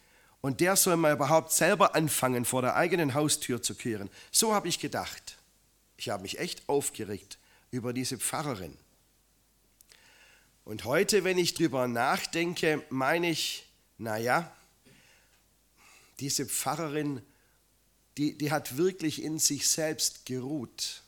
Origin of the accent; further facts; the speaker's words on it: Eichelberg, Germany; in unserer kleinen Dorfkirche in Eichelberg, wo ich aufgewachsen bin.